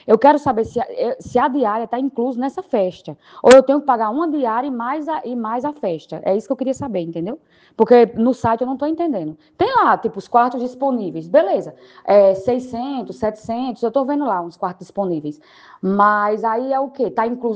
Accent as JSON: {"language": "Portuguese", "town": "Alta Floresta", "region": "Mato Grosso", "country": "Brazil", "said": "Eu não sou daí de Sinop, eu sou de Alta Floresta."}